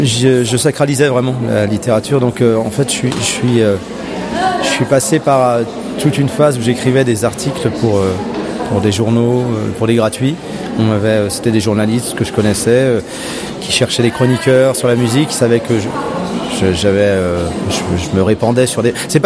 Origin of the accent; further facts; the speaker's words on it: France; avec la seule différence que je suis français et donc c'est pas la même culture, véritablement.